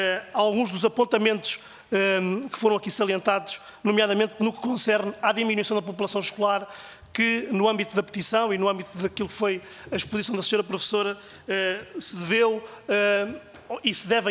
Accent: Leiria, Portugal; que eu também sou do distrito de Leiria, conheço bem a realidade do nosso distrito

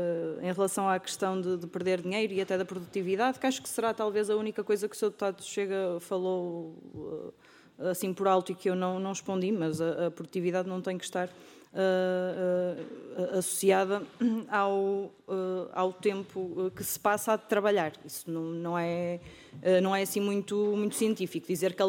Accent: Alpendurada, Porto, Portugal; eu sou da Alpendurada, sou de um sítio pequeno

